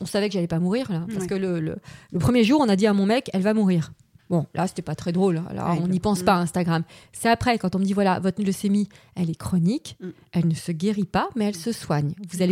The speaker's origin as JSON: {"language": "French", "town": "Paris", "region": "Île-de-France", "country": "France", "tie": "born or raised there", "said": "je suis née à Paris, en région parisienne, j'ai grandi à Paris, j'ai fait toutes mes études à Assas."}